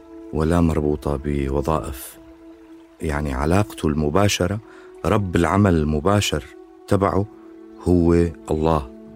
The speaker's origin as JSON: {"language": "Arabic", "town": "As-Suwayda", "region": "As-Suwayda Governorate", "country": "Syria", "tie": "born or raised there", "said": "أول ما فقدت بانتقالنا من السويدة المدينة على ضيعتنا على صمة هو الشيء اللي اسمه حارة."}